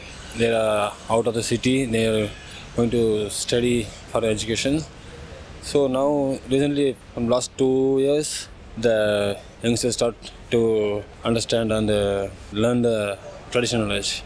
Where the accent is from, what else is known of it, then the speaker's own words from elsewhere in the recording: South India, India; I'm from South India and I belong to Toda community.